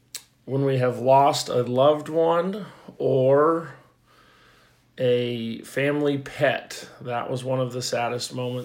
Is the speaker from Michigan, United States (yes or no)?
no; Colorado, United States; I grew up in Colorado, so I figured I would probably end up back there someday.